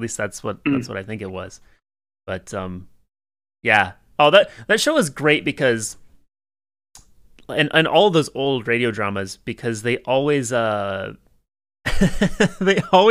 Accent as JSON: {"language": "English", "country": "United States", "accent": "American", "said": "Hearing myself say Bertie Wooster in my American accent is challenging."}